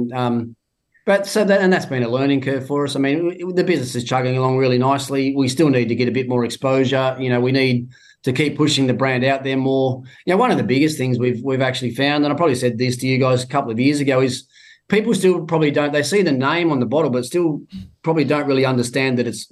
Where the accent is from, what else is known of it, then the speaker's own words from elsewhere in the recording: Tasmania, Australia; And even in my home state, I go down to Tassie and do a wine show in Launceston and a wine show in Hobart